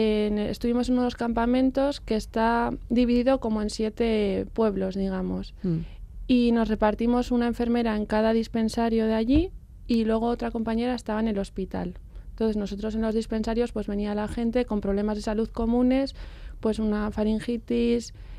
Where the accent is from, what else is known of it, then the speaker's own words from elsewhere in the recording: Ávila, Castile and León, Spain; now in Lasarte, Spain; yo soy de Ávila, pero vivo en Lasarte.